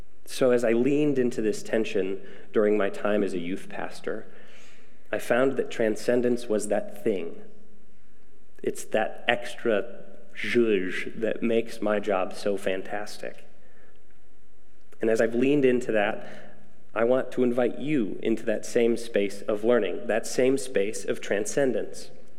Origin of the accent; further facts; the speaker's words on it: Michigan, United States; I grew up in West Michigan too.